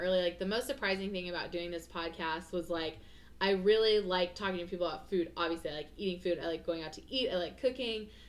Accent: Choctaw, Oklahoma, United States; I'm from like the Mid Del area, so I'm from Choctaw.

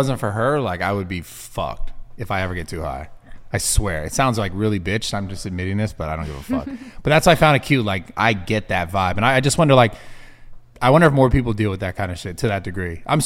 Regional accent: San Francisco, California, United States; I'm from the fucking opposite of Florida, which is San Francisco, California.

